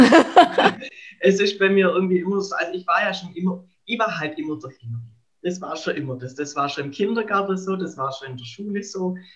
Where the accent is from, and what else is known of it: Baden-Württemberg, Germany